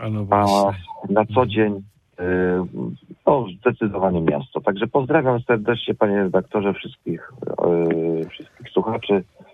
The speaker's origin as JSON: {"language": "Polish", "town": "Poznań", "region": "Greater Poland Voivodeship", "country": "Poland", "tie": "born or raised there", "said": "ja osobiście też w Poznaniu od urodzenia mieszkam i no nie potrafiłbym jednak chyba się przystosować na życie na wsi."}